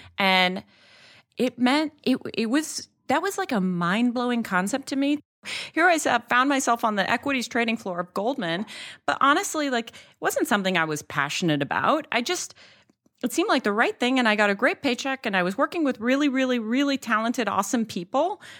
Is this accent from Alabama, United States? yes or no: yes; Alabama, United States; I don't have connections there. I grew up in Alabama to like Persian parents.